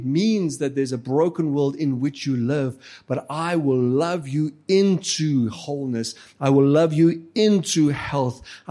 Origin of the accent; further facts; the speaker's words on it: South Africa; accent: Afrikaans; Afrikaans, yes, I'm Afrikaans. My accent in English and Xhosa and everything, just it's Afrikaans.